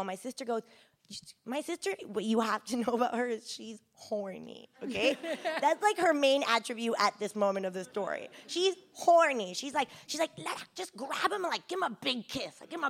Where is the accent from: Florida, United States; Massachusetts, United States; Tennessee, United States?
Florida, United States; Miami; also born or lived in Amsterdam; now in London, United Kingdom; I live in London, but I am Mexican, and then I grew up in Miami, Florida, not my fault. And then I moved to Amsterdam to study political theory